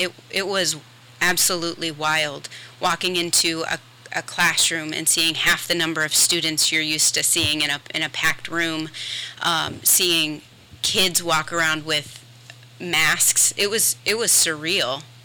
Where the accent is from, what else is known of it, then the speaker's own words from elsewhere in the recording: Marion, United States; I am born and raised in Marion. My childhood, you know, I grew up, I went to Marion City Schools, so Marion girl through and through.